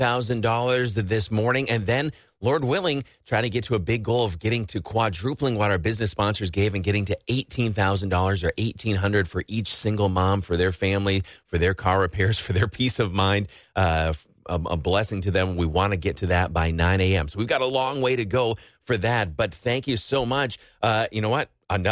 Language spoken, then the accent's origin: English; Rice Lake, Wisconsin, United States; And then my hometown, Rice Lake, Dean from Rice Lake, generously giving $100.